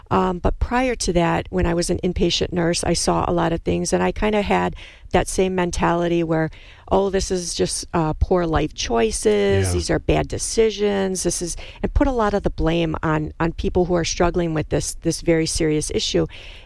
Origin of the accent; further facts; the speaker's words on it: Milwaukee, Wisconsin, United States; Well, actually, I'm not from the area. I grew up and was born and raised in Milwaukee.